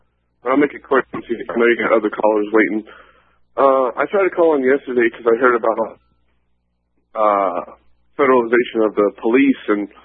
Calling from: Omaha, Nebraska, United States

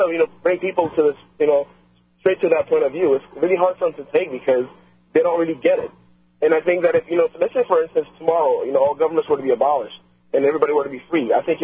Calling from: Miami, Florida, United States; I'm calling you from Miami, just to give you an idea.

